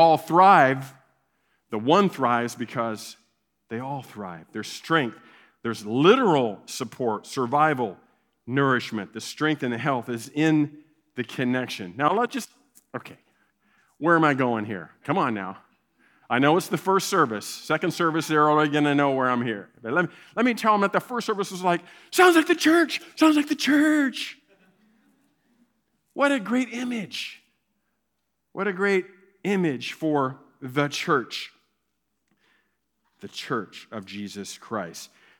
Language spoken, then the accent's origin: English; Ohio, United States; I grew up in Ohio, went to school and graduate school in Chicago